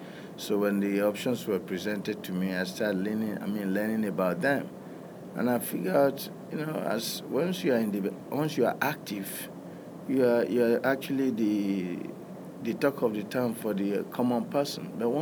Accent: Nigeria; now in United States; as a Nigerian at the time, I don't even know it's possible.

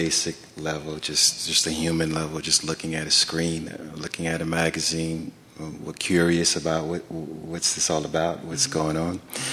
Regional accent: Philadelphia, Pennsylvania, United States; I grew up in Philadelphia, and I really enjoyed the work that … did with on Philadelphia International

